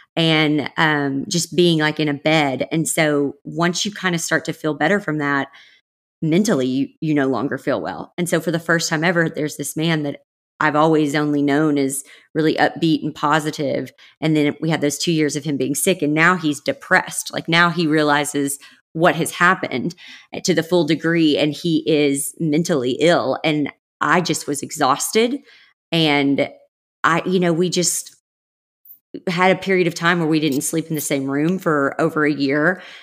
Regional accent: the South, United States; I grew up in the South

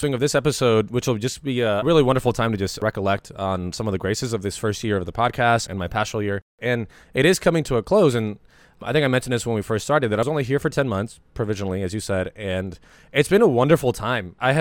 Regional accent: Ireland; My worst fears as an Irishman, my worst fears as a gardener.

